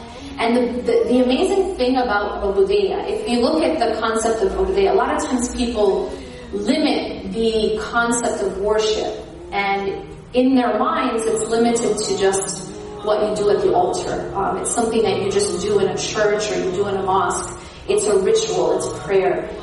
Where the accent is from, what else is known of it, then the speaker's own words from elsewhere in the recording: Midwest, United States; sorry, I'm not really from California. I actually grew up in the Midwest and live in the East Coast.